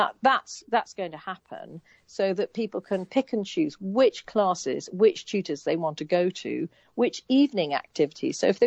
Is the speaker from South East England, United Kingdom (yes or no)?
no; Appleby, North West England, United Kingdom; the festival is in my hometown of Appleby, in the middle of nowhere in the Lake District.